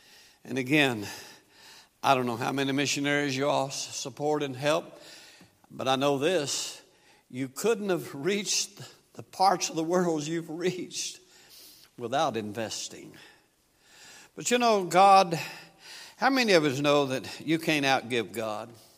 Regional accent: the South, United States; I'm from the South, okay? In case y'all hadn't figured it out in my speech yet, I am from the South.

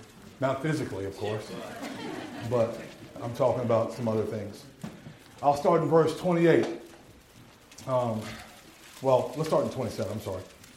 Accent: El Paso, Texas, United States; born there; I was born in El Paso, Texas, on December 8th, 1969.

